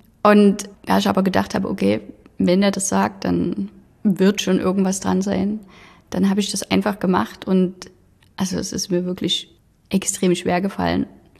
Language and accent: German; Germany; Ich bin ja aufgewachsen in der DDR